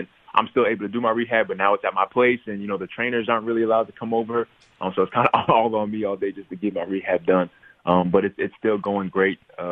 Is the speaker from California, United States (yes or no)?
no; New York, United States; I didn't really hoop at all in New York. I played sometimes like at the rec center with my brothers